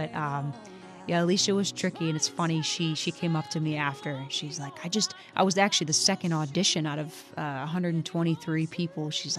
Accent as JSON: {"language": "English", "region": "Michigan", "country": "United States", "tie": "born or raised there", "said": "sharing my new music with my hometown in northern Michigan."}